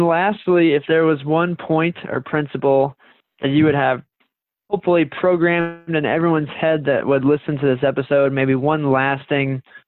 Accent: Southeast, United States; growing up in the Southeast, well, historically we would have, you know, striped bass runs, but the major watershed closest to me, the Savannah River watershed, had various dams along it

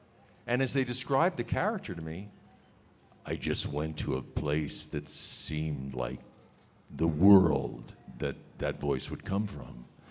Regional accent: New York, United States; I was a theater actor. I was from New York.

